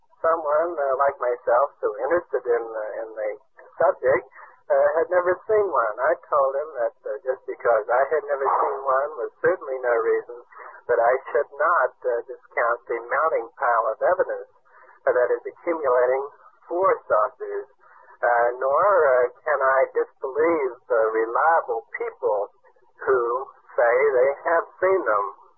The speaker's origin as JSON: {"language": "English", "town": "Sutton", "region": "West Virginia", "country": "United States", "tie": "born or raised there", "said": "I saw a story written in my hometown, or what I call my hometown. It was written in Sutton, West Virginia."}